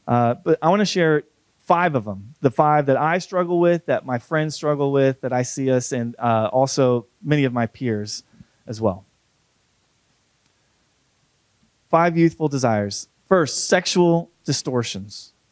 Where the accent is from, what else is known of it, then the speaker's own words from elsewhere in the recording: Florida, United States; I'm from Florida. I don't see caves ever.